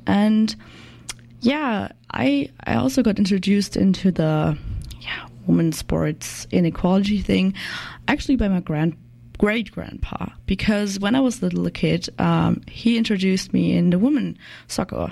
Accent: Germany; I'm the new intern, and I'm from Germany

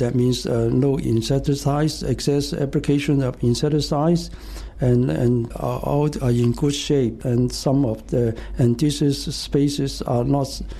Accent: China; moved away; Southern China. I'm living in the high mountains, and I was by that time relatively underprivileged.

